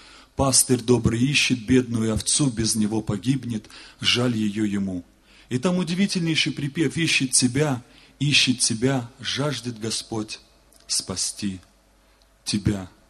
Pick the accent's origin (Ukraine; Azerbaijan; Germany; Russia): Azerbaijan; now in Belarus; сам живу я в Белоруссии, но сам я родом из Азербайджана. И национальность моя наполовину. Я наполовину азербайджанец, наполовину белорус.